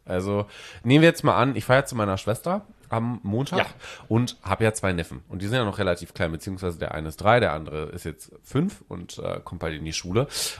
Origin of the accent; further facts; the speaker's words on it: North Rhine-Westphalia, Germany; Bei uns in Ostwestfalen, da wo ich ja wegkomme, da ist ein Radler mit Fanta.